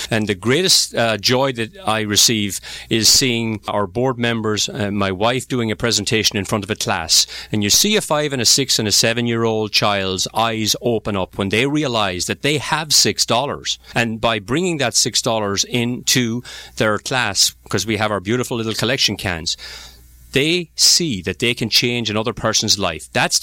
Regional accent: Ireland; obviously being a Irish Paddy myself

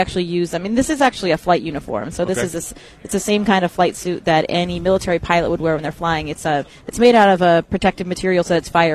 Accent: Maine, United States; I am from New England.

